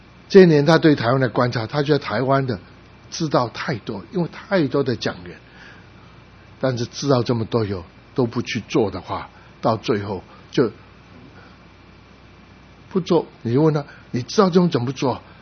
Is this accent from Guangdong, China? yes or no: yes; Guangdong, China; 因为我是广东人